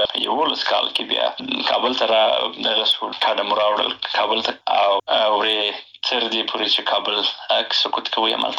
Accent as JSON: {"language": "Pashto", "region": "Helmand", "country": "Afghanistan", "tie": "born or raised there", "also_born_or_lived": "Bagram, Afghanistan / Pakistan / Kandahar / Nangarhar", "said": "نو زه په باګرام کې پیدا شوی یم او وروسته د هغې نه فامیل هجرت ته اړ شوی و او پاکستان ته تللی و. د یو څه موده وری و د هغې نه وروسته بیا بېرته راغلی یو په هلمند کې، نو خاپوړي مې په هلمند کې کړي دي."}